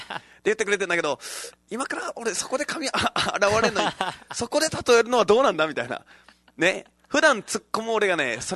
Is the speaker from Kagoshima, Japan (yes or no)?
yes; Kagoshima, Japan; あ、いや一応こっちに今住んでてみたいな、ただ鹿児島出身なんですよと